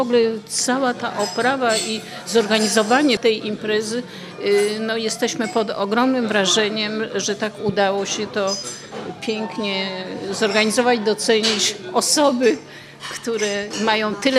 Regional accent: Gdańsk, Pomeranian Voivodeship, Poland; bo wychowałam się tutaj, w Oliwie się urodziłam, ale i też dobrze się czuję w Kolbudach.

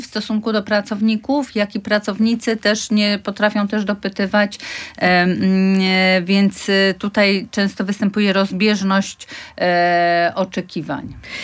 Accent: Tricity, Pomeranian Voivodeship, Poland; tutaj my z Trójmiasta mamy świetne połączenia z kluczowymi miastami

